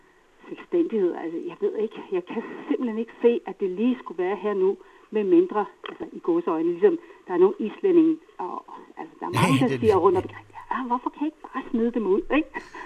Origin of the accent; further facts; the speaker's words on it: Greenland; at føle mig som grønlænder ude i verden